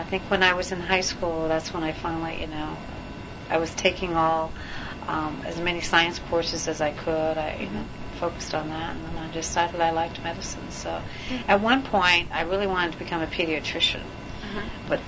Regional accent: Des Moines, Iowa, United States; I grew up in Des Moines, Iowa, up in the Midwest.

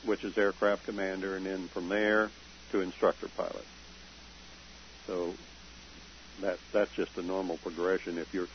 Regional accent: Boswell, Indiana, United States; And here I am from Boswell, Indiana with these guys.

